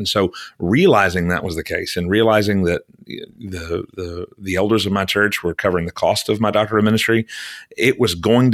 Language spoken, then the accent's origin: English; Deep South, United States; now in New York City, United States; My family is living in New York City. We're from the Deep South.